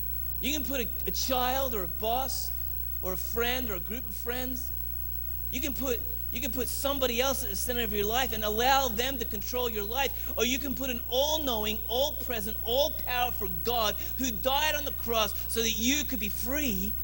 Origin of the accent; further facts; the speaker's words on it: Australia; now in United States; I didn't know the tension. I came from Australia. I had pictures of my old youth group in my office, and all of the girls in my old youth group wore bikinis.